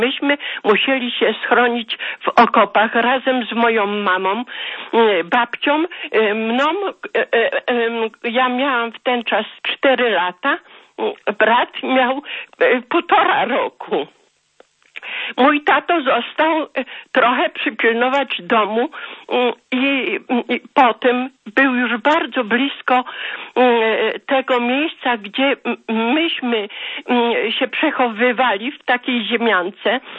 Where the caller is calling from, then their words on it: Rzeszów, Subcarpathian Voivodeship, Poland; jestem z Rzeszowa.